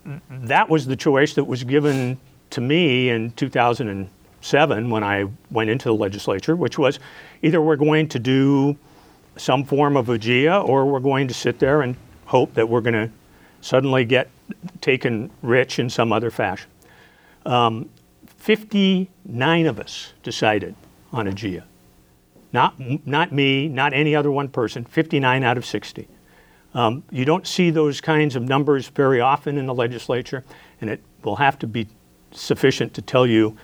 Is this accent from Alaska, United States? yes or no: yes; Fairbanks, Alaska, United States; born there; also born or lived in Anchorage; I was born in Fairbanks in 1948, which seems like a long time ago until you realize that Michael was actually born there before I was. Moved to Anchorage in 1964, right after the earthquake. Graduated from West Anchorage High School